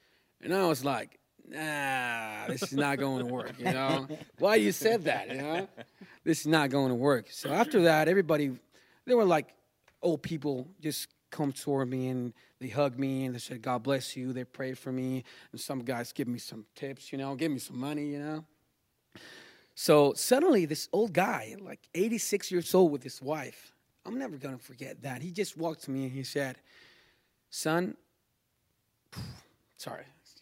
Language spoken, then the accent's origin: English; Chile; So I talked with the pastor, and I said, I'm from Chile. I just came here, and I need a place to stay until the 24th, you know.